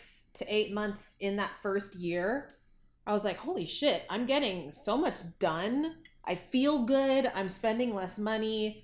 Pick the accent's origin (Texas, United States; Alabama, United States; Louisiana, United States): Texas, United States; Waco; I was living back home in my hometown of Waco, Texas.